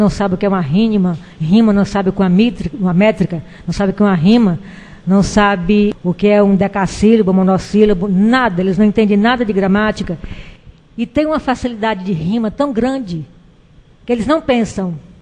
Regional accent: Jaguaruana, Ceará, Brazil; Eu sou de Jaguaruana

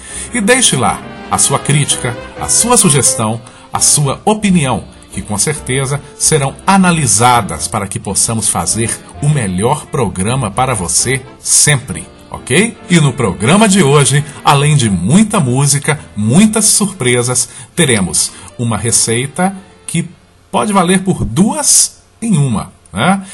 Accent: Sete Lagoas, Minas Gerais, Brazil; Eu sou daqui de Sete Lagoas, Minas Gerais. Eu sou deficiente visual desde que nasci.

